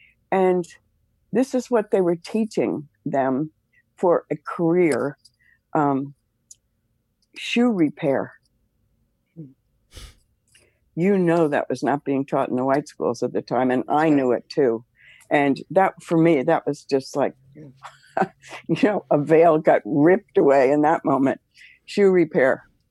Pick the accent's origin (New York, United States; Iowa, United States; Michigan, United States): New York, United States; Manhattan; also born or lived in New Jersey; But when I grew up in Manhattan and New Jersey and didn't have any Black friends till I was in college.